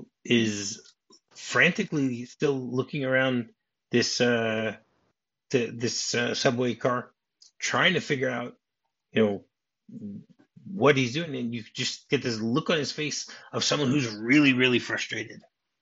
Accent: Michigan, United States; So, all right, now do you remember my home state? Because my home state is the answer for this.

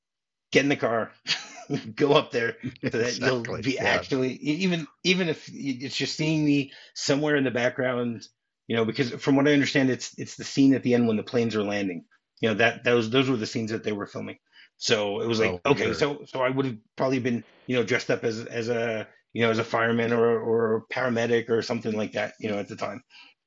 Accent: Michigan, United States; I mean, I grew up in Michigan.

